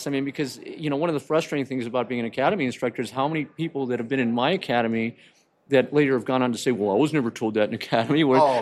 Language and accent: English; California, United States; I am from California. I graduated from high school in 87.